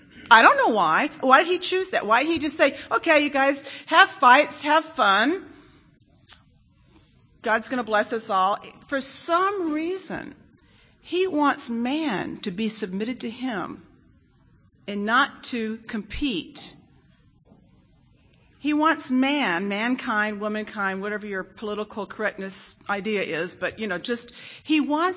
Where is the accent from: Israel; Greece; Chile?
Israel; also born or lived in Netherlands; I mean, I grew up in Israel. Everyone likes a good argument. You know, I lived 12 years in Holland.